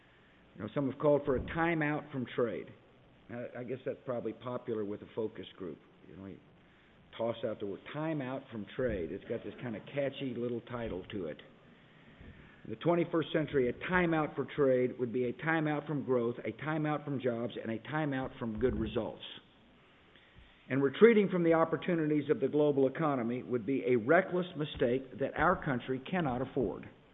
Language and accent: English; Texas, United States; I grew up in Texas. I remember what the border was like.